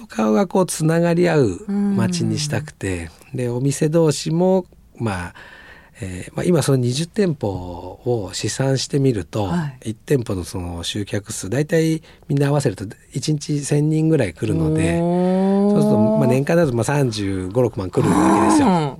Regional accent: Shizuoka, Japan; やっぱ生まれ育ったというのもあるんで、うん、まあ本当に最高な町なんですけど

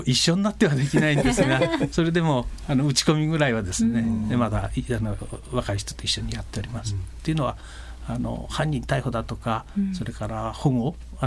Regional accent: Hamamatsu, Shizuoka, Japan; 地元は浜松です。

